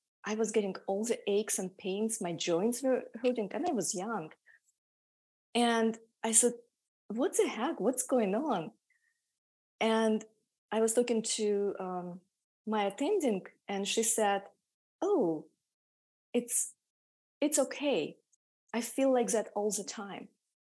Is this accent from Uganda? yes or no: no; Siberia, Russia; I was born near Mongolia and I grew up in Siberia and I went to medical school in Siberia.